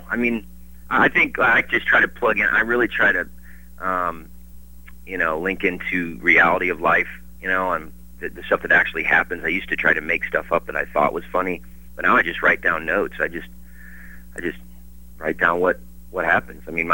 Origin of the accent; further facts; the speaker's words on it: New Jersey, United States; Down south, I'm from Jersey, whatever.